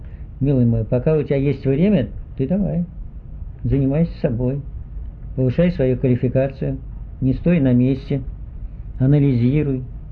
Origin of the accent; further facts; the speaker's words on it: Russia; что я россиянин, что я, моя родина, вот, Россия, и мой народ, это мой народ в России, и я вышел из этого народа